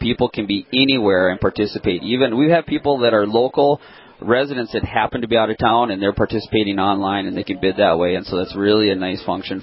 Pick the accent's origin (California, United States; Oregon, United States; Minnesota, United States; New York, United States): Minnesota, United States; Milan; Even though I grew up in Minnesota, closer to where you grew up.